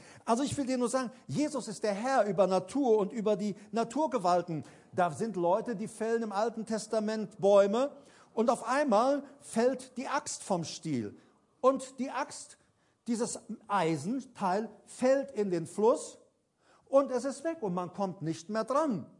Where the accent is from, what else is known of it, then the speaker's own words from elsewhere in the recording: Paraguay; German is a second language; ich komme ja aus Paraguay und ich habe auf Pferden, Viehherden geholfen mit zusammentreiben.